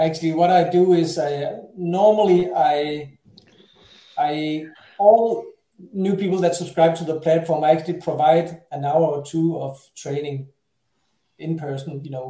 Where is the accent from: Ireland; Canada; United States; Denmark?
Denmark; I'm from Denmark